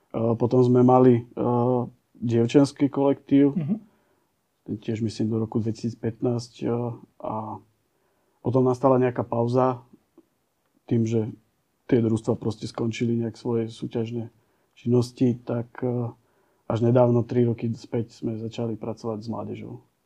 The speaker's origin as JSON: {"language": "Slovak", "town": "Lednické Rovne", "region": "Trenčín Region", "country": "Slovakia", "tie": "born or raised there", "said": "A v tej dobe, keď ja som bol malý, tak naši mali v základnej škole u nás na Lednických rovniach kružok plameňa"}